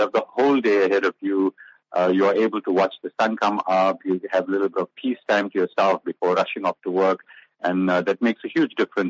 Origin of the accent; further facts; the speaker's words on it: Durban, KwaZulu-Natal, South Africa; I was born and brought up in Durban, with Durban in my veins.